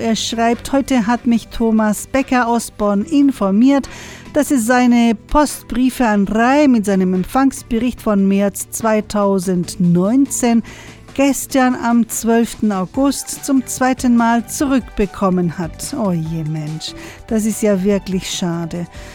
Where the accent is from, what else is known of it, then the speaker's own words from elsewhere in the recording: Argentina; also bei uns in Argentinien ist das alles immer entweder schwarz oder weiß